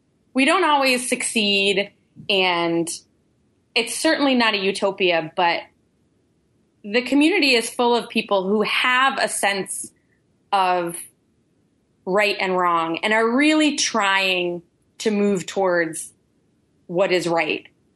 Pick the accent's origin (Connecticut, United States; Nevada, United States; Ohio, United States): Connecticut, United States; I grew up in Northern Connecticut